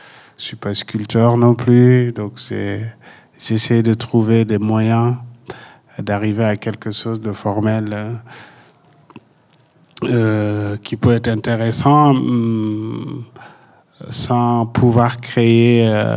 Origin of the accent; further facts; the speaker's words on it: Fouta, Senegal; Je pense que dans la vie au Sénégal, en tout cas moi là où j'ai grandi dans le Fouta, tu vois, les choses quotidiennement sont collectives, quoi.